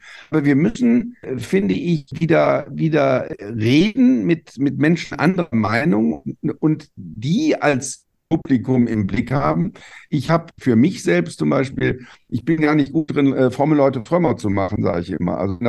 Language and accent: German; Germany; Ja, gerade weil ich als Deutscher besonders sensibel bin dafür.